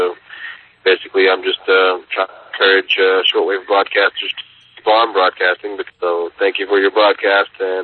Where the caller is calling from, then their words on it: Texas, United States; Yes, I'm calling from West Texas just to let you know that your signal is loud and clear